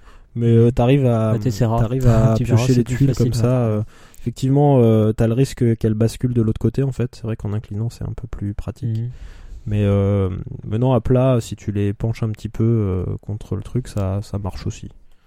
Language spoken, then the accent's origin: French; France; généralement on est content aussi, nous en tant que français, quand c'est un jeu anglais par exemple